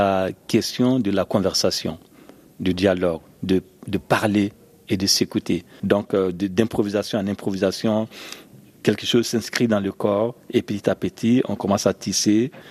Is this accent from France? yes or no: no; Bobo-Dioulasso, Hauts-Bassins, Burkina Faso; French is a second language; Moi, j'ai grandi au village en Afrique, à Léguéma, à Bobo Dioulasso.